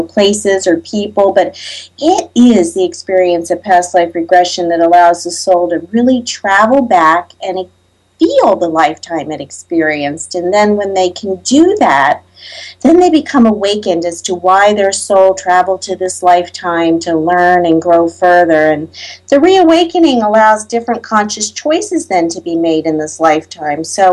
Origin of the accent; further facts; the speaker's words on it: Virginia Beach, Virginia, United States; I grew up in Virginia Beach, around the corner from the ARA, the Edgar Cayce Institute.